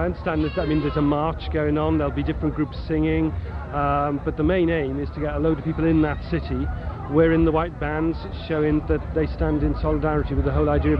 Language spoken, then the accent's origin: English; Sheffield, Yorkshire and the Humber, United Kingdom; I'm from Sheffield.